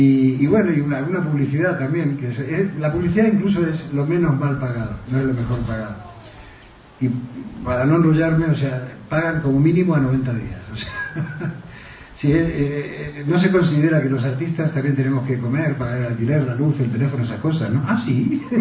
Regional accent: Argentina; como aunque no se me note, yo soy argentino

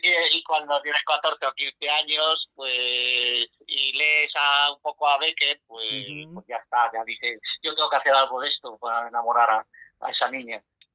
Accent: Madrid, Community of Madrid, Spain; aunque sí que es verdad que me siento madrileño, porque yo nací en Madrid, he vivido toda mi vida en Madrid.

